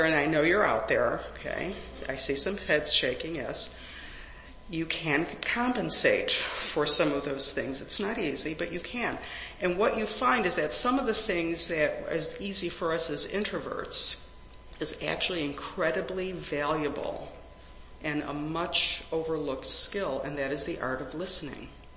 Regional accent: Chicago, Illinois, United States; As was mentioned, I was born and raised in Chicago. Raised, educated, worked. Firmly rooted.

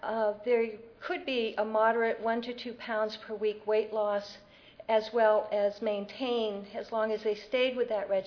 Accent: Vermont, United States; I'm from Vermont. I'm that state that's getting the snow right now, I guess.

